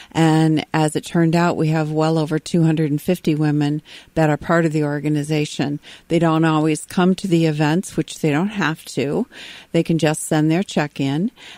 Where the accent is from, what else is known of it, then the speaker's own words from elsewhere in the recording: Jackson, Michigan, United States; Jackson, my hometown.